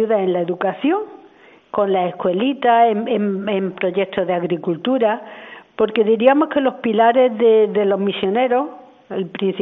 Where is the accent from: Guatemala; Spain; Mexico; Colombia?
Spain; Córdoba, Andalusia; Yo estaba en Córdoba, porque soy cordobesa